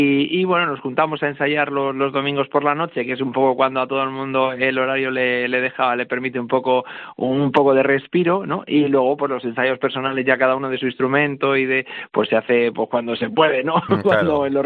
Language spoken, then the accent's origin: Spanish; Algete, Community of Madrid, Spain; mi primera misa, que me la cantaron también cuando canté misa en mi pueblo, en Algete